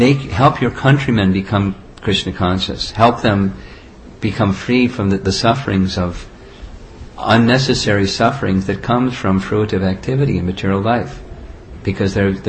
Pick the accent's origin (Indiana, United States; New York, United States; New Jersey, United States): New York, United States; I mean, I'm from New York, where the population is a lot of people in a small space.